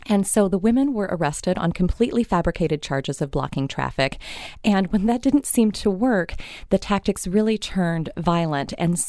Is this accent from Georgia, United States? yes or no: yes; Thomasville, Georgia, United States; a really good friend of mine from my hometown of Thomasville, Georgia, actually, had gone to graduate school